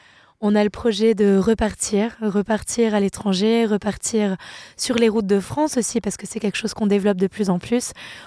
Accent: Switzerland; je suis suisse, on est suisse, mais on est des voyageurs. La Suisse, c'est notre pays de cœur

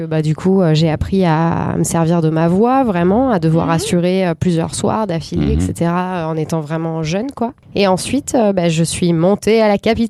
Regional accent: Marseille, Provence-Alpes-Côte d'Azur, France; also born or lived in Nantes; Je suis un peu de partout d'ailleurs parce que je suis née à Nantes, j'ai grandi à Marseille, ma mère est italienne et actuellement mes parents vivent en Italie. Donc je suis à moitié italienne, à moitié française, à moitié bretonne.

